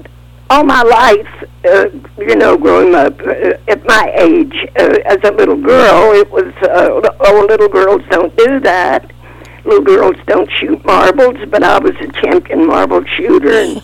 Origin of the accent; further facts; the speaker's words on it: Kentucky, United States; In the mountains of Kentucky.